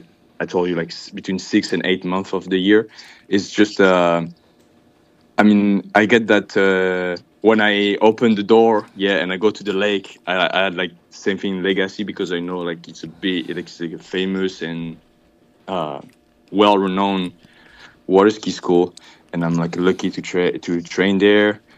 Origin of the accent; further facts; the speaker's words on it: Grenoble, Auvergne-Rhône-Alpes, France; English is a second language; So I'm from Grenoble in France. It's in the middle of the Alps. It's actually 1 hour south of Lyon.